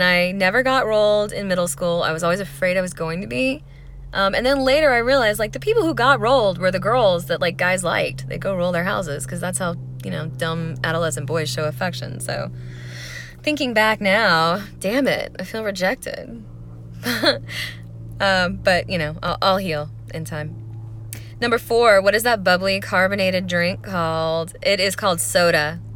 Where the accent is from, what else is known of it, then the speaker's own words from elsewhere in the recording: the South, United States; accent: southern; maybe I'll play up my southern accent a little bit, because it's there when I get lazy, like when I talk too fast, or if I get tipsy, then it's there.